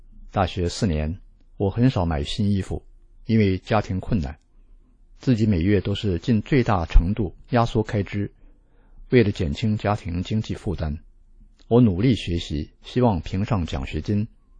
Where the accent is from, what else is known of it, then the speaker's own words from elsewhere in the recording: Northeast China, China; born there; 我出生在中国的东北农村一个普通的小村庄，那时我家的生活条件是很清苦的，经常搬家，没有一个固定的住处。